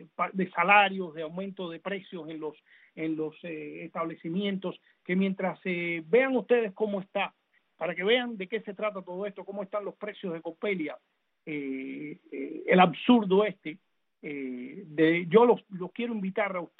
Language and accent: Spanish; Cuba; moved away; y yo me fui de Cuba en el año 94 y todavía aquello estaba